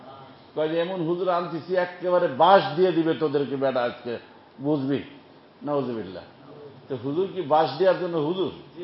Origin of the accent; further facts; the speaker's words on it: Faridpur, Dhaka Division, Bangladesh; কয়তো আমাদের গ্রাম বাড়ি, আমার গ্রামে বাড়ি ফরিদপুর